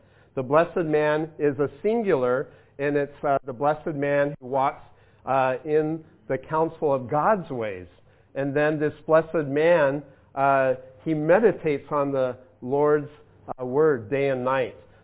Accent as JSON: {"language": "English", "country": "United States", "said": "You know, I'm American. We broke away from all the kings and the queens and all."}